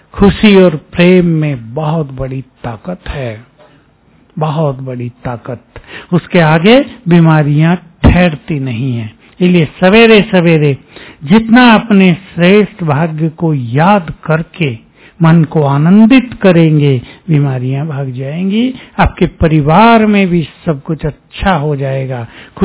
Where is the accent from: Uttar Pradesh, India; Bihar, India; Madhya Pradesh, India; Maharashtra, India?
Uttar Pradesh, India; Muzaffarnagar; अभी रेलवे हादसा हो गया ना मुजफ्फरनगर, हमारा नेटिव प्लेस है इसलिए ज्यादा समाचार मालूम हुए।